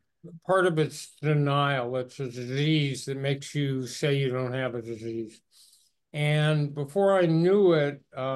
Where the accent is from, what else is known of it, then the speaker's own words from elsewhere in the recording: California, United States; I was even cold in Las Vegas this year in a relative sense, but then I'm from Southern California, so I'm probably a wimp.